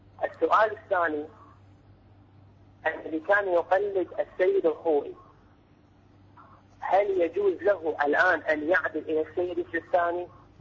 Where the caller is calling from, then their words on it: Iraq; أنا أشكركم طبعا من العراق على هذا البرنامج الطيب